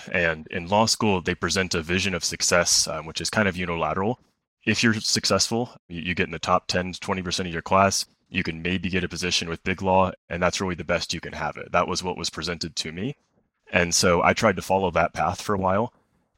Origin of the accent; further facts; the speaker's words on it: Tulsa, Oklahoma, United States; I'm from Tulsa, Oklahoma, and my dad was a trial attorney.